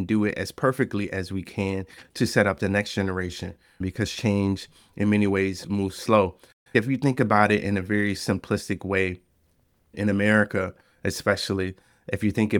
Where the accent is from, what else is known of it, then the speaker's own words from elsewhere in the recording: New Orleans, Louisiana, United States; And so I grew up in New Orleans, and I was very aware of hatred all around me.